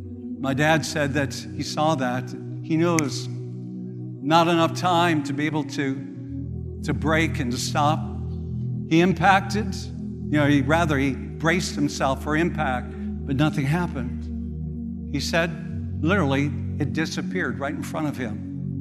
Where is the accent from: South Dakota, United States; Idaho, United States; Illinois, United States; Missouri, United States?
South Dakota, United States; One day I was traveling between Minneapolis and in my hometown of South Dakota.